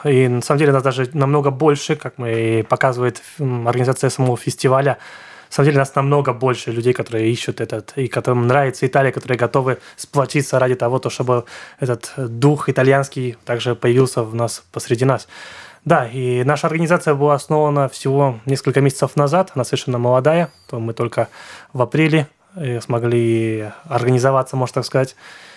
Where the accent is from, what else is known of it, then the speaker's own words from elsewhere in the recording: Saint Petersburg, Russia; Нет, я из Петербурга.